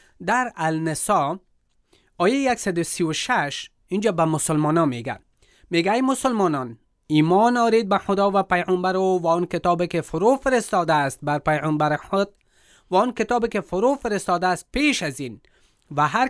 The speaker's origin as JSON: {"language": "Persian", "country": "Afghanistan", "said": "چرا که خودم افغان هستم، مردم افغان هستن،"}